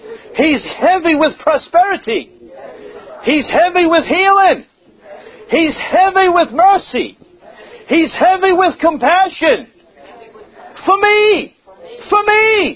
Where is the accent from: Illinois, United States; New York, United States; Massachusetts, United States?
Massachusetts, United States; Boston; also born or lived in Cambridge; I was just an old hippie boy growing up in Boston and Cambridge up there.